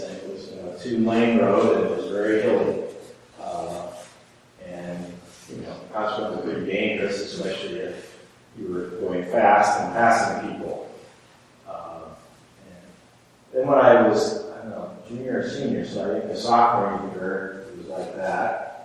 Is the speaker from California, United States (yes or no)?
no; Bellwood, Nebraska, United States; I always think about growing up in Bellwood, Nebraska, which is about 10 miles, 12 miles from David City, and 15 miles from Columbus, living between there down in the Platte River Valley.